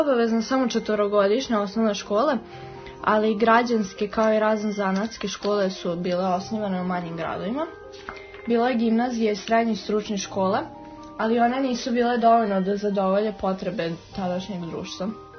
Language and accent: Serbian; Novi Sad, Vojvodina, Serbia; mi smo iz Novog Sada i ja idem u osmi razred.